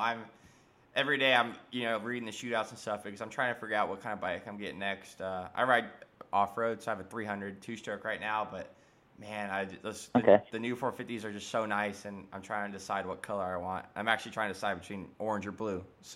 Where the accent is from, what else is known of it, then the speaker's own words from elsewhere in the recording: Florida, United States; now in North Carolina, United States; I'm from Florida, so everything here's flat. Or I'm in North Carolina now, but everything in Florida is flat.